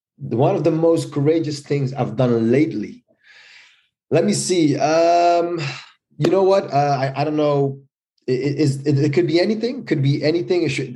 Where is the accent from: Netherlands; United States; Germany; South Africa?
Netherlands; Rotterdam, South Holland; I've born and raised in Rotterdam, the Netherlands.